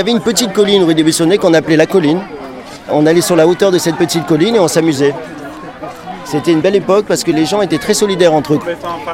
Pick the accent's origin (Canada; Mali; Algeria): Algeria; now in France; Il y avait les gens comme moi qui venaient d'Algérie. Moi, j'étais rapatrié d'Algérie, français d'Algérie.